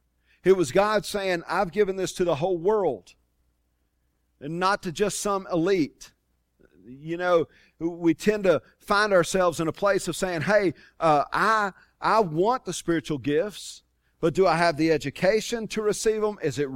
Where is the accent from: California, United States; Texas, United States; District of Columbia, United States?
Texas, United States; Tulia; when I grew up in Tulia